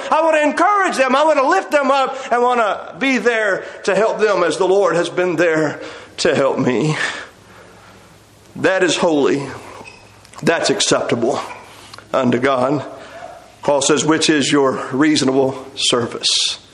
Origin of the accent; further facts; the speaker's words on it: Texas, United States; now in Florida, United States; We've lived here about 6 years, and I'm from Texas, and skunks were a very common thing out there. I haven't smelled the first one since we moved here to Florida.